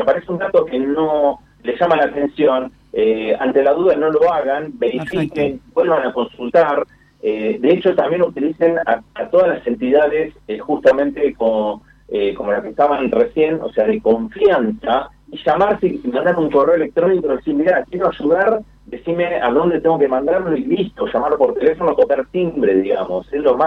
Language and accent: Spanish; Argentina; sigamos trabajando juntos como argentinos que nos reconocemos